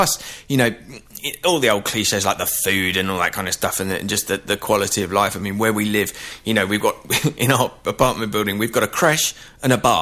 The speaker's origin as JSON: {"language": "English", "region": "East of England", "country": "United Kingdom", "lives_now": "Madrid, Spain", "said": "I'm from Essex originally."}